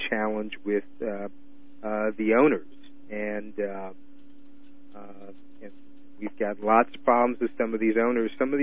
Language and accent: English; Detroit, Michigan, United States; I'm from Detroit, and without, frankly, a black owned radio operation or a couple black owned radio operations in Detroit, which is really quite unique, Motown would not have had much of a chance.